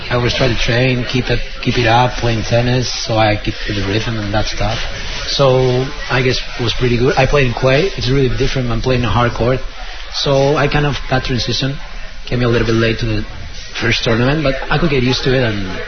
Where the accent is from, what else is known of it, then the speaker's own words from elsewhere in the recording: Madrid, Community of Madrid, Spain; English is a second language; now in Maryville, United States; I'm from Madrid, Spain. This is my second year here.